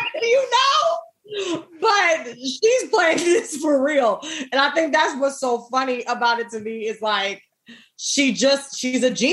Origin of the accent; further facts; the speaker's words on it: Jamaica; Cool Runnings. I'm Jamaican.